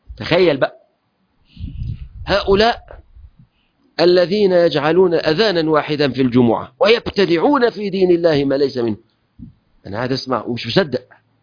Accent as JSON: {"language": "Arabic", "town": "Mansoura", "region": "Dakahlia", "country": "Egypt", "said": "قلت له يا سيدنا انا من المنصوره واحنا ناس فلاحين"}